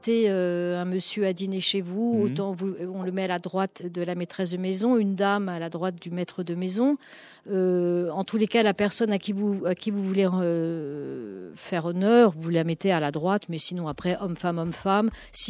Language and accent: French; Paris, Île-de-France, France